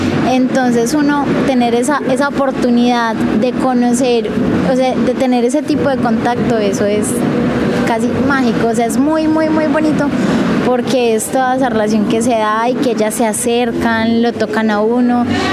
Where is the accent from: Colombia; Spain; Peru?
Colombia; Acacías, Meta; yo soy de Acacias Meta, pero la verdad yo no conocía San José del Guaviare hasta que vine a realizar este acompañamiento.